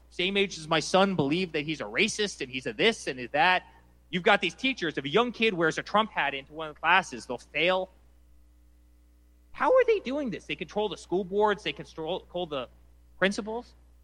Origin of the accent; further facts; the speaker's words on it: New York, United States; I'm a New Yorker. I'm embarrassed to say that at this point.